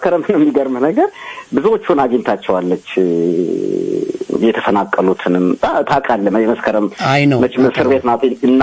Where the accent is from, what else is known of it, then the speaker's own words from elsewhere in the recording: Addis Ababa, Ethiopia; እኔ አማራ ነኝ ብዬ ማላደኩም ያደኩት ያ 4 ኪሎ ልጅ ነኝ